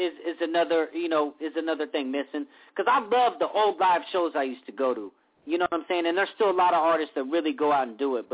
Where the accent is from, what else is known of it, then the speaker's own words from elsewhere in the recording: Riverside, California, United States; I'm born and raised in L.A., you know what I'm saying? I'm a huge fan, actually born and raised in Riverside, but outside L.A.